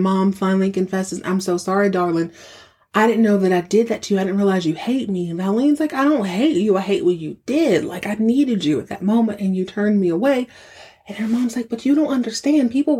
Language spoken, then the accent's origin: English; the South, United States; I was raised in the South too.